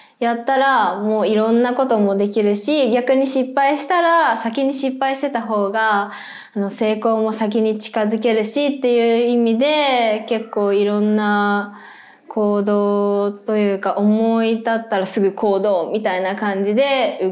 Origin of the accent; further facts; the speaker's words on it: Kanagawa, Japan; now in Osaka, Japan; 出身は神奈川県です。